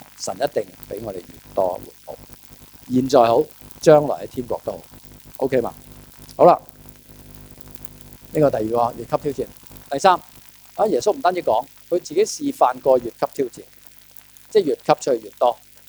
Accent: China; 我哋中國人有句説話啦

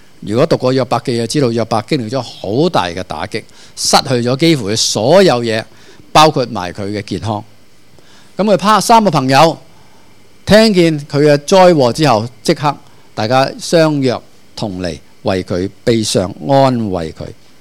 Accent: Hong Kong; 可能我哋香港人或中国人含蓄啲

